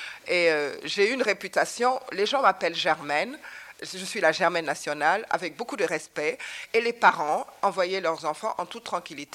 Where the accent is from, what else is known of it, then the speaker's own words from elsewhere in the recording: Senegal; moved away; Et jusqu'à présent, j'ai quitté le Sénégal sans le quitter, parce que je repars dans mon pays, je reprends des cours, je fais des stages avec des Européens, des Africains.